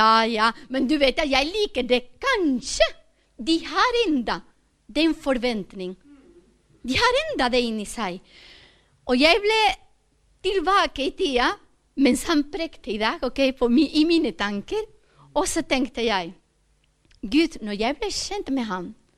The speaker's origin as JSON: {"language": "Norwegian", "country": "Spain", "second_language": "Norwegian", "moved": "yes", "lives_now": "Norway", "said": "jeg er ikke norsk, jeg kommer fra Spania."}